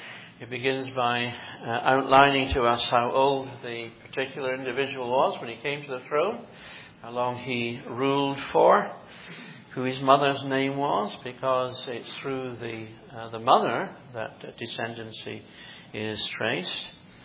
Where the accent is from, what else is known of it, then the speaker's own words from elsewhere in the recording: Edinburgh, Scotland, United Kingdom; I was brought up in Edinburgh, and the apartment in which I was raised was, I think it would be about 130 years old.